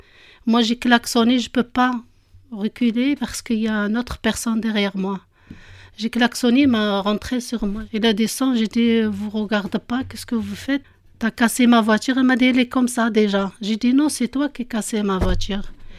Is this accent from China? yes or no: no; Morocco; French is a second language; now in Toulouse, France; Je suis marocaine, d'origine marocaine. Je suis française. J'habite à Toulouse.